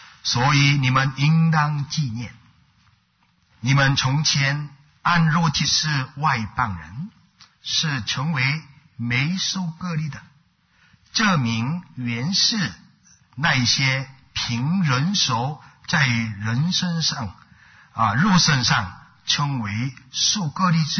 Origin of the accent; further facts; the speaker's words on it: South Korea; 我心里面我是韩国人